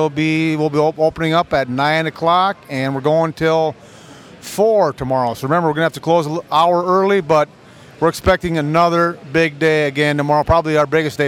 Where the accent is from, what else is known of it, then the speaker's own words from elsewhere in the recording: Minnesota, United States; Yes, and I am from Minnesota, and yes, listeners, I did feel sorry for you